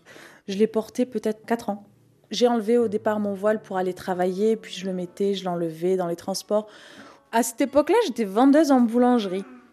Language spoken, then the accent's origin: French; France; Je suis française et la France ne m'accepte pas à part entière. Il faut que j'enlève une part de moi, ma part religieuse, pour être acceptée.